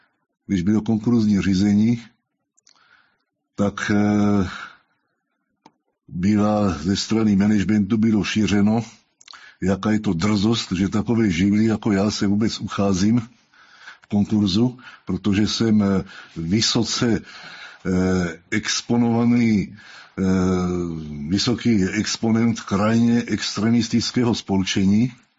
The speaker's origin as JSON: {"language": "Czech", "town": "Brno", "region": "South Moravian Region", "country": "Czechia", "tie": "born or raised there", "moved": "as an adult", "said": "byl jsem představen, že jsem urolog a onkolog z Brna. V Brně jsem se narodil, v Brně jsem vyrůstal, vystudoval a začal svou odbornou kariéru. Ale v posledních 20 letech už působím v zahraničí."}